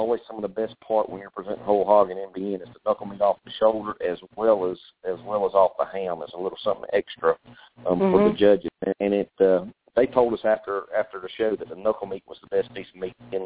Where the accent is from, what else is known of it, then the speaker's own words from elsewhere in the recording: Georgia, United States; they make you say salmon because I'm from Georgia, so it's salmon.